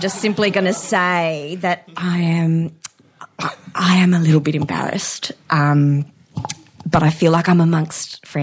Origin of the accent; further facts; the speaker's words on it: London, United Kingdom; But see, I'm from London